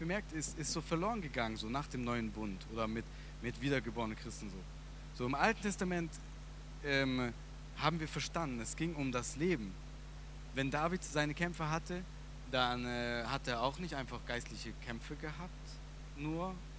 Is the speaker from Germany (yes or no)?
yes; Trossingen, Baden-Württemberg, Germany; Allein in Trossingen, das kann man nicht mal zählen, wo ich aufgewachsen bin, da gibt es so viele Kirchen.